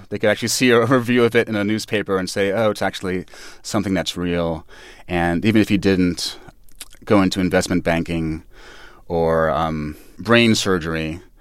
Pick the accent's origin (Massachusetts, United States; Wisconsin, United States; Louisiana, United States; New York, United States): New York, United States; Manhattan; It was a great time. I mean, that was my introduction to chicken on skewers, finger food.